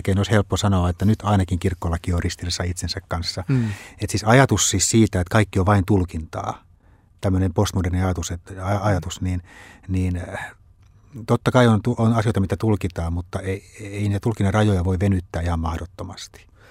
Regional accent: Turku, Southwest Finland, Finland; Mä olen turkulainen, mä en tunne näitä Helsingin seurakuntia.

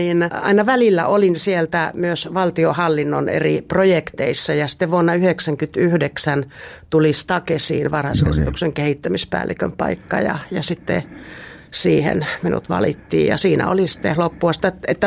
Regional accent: Ylivieska, North Ostrobothnia, Finland; mä olen kotoisin Ylivieskasta maalaistalosta ja maalaissuvusta ja tarkemmin tämmöisestä kylästä kuin Raudaskylä

